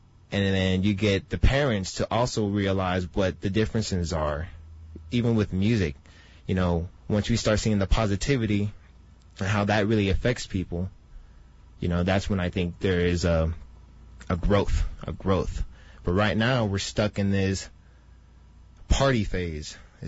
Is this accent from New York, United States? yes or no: no; Los Angeles, California, United States; I grew up in L.A.